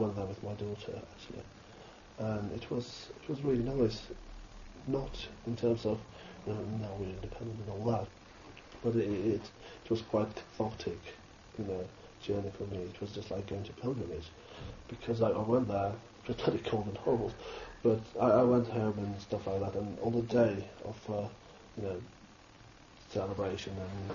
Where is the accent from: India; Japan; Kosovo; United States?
Kosovo; now in United Kingdom; being from Kosovo, I'm very, you know, proud of, you know, who I am. I am British, you know, I've got two completely, you know, very legitimate nationalities, because Britain accepts dual nationality as well as Kosovo. So I've got two nationalities